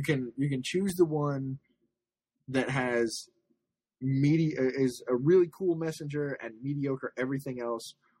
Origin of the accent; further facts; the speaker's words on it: the South, United States; Growing up in the South, that's